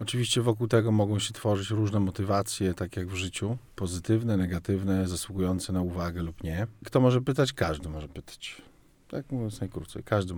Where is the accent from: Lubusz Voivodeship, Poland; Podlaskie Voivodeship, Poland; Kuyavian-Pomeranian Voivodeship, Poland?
Podlaskie Voivodeship, Poland; Białystok; Generalnie jestem z Białegostoku